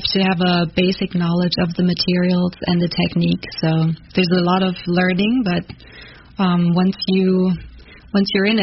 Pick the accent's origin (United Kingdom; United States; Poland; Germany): Germany; my home country of Germany